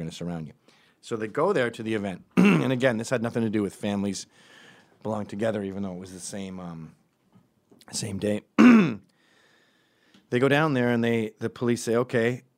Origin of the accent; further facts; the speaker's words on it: New York City, New York, United States; Because Portland has brutal gun laws, as does my hometown of New York City.